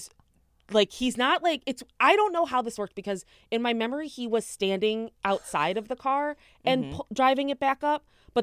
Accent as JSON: {"language": "English", "town": "Chicago", "region": "Illinois", "country": "United States", "said": "So I'm originally from Chicago. I was born in a suburb, Chicago suburb, for those that don't know."}